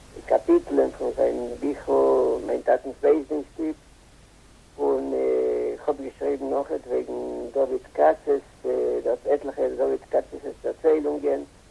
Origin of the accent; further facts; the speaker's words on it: Buenos Aires, Argentina; born there; German is a second language; Ich bin geboren in Buenos Aires und bin alt, 77 Jahre.